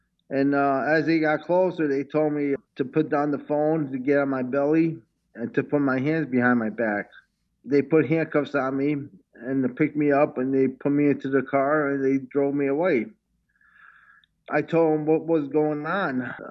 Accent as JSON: {"language": "English", "country": "United States", "lives_now": "Italy", "said": "I am an American. I fought for my country. I will fight for my country, which I highly respect."}